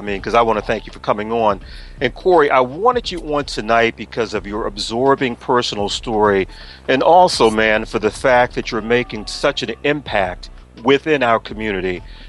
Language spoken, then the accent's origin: English; Washington, District of Columbia, United States; I'm a native Washingtonian